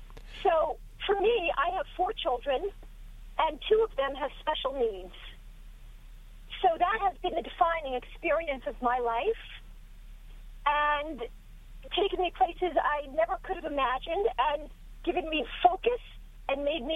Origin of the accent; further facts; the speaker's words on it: New York, United States; I grew up on Long Island. I thought it was just going to be your, like, typical life.